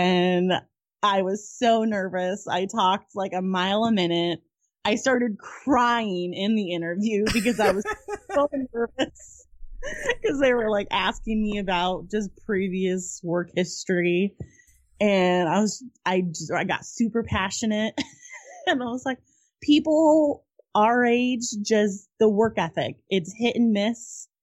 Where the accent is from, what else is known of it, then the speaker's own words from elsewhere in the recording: Turlock, California, United States; also born or lived in Glendale; To my hometown of Turlock in that October.